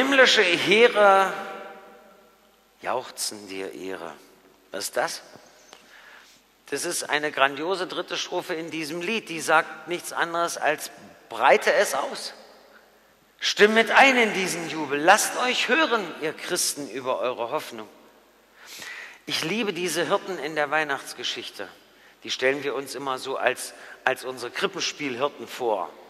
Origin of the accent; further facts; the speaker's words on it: Saxony, Germany; meine Mama, ja, und meine Oma, wir kommen aus dem Erzgebirge.